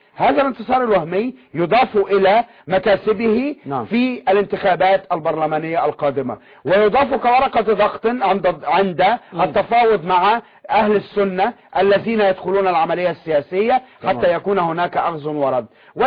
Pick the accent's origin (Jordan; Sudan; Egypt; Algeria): Egypt; كما نقول عندنا في مصر